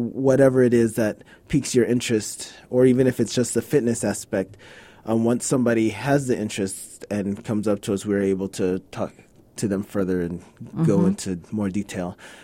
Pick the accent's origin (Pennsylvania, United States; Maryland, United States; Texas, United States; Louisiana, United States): Texas, United States; El Paso; I was born and raised here in El Paso.